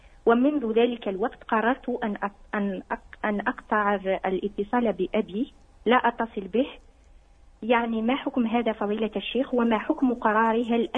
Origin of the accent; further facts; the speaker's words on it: Algeria; ذهبت أنا أصلي جزائرية